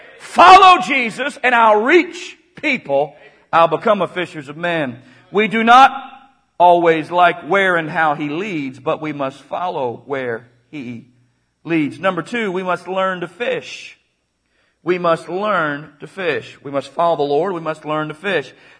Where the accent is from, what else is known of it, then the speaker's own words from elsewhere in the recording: Florida, United States; I grew up in Florida, and those guys would throw cast nets.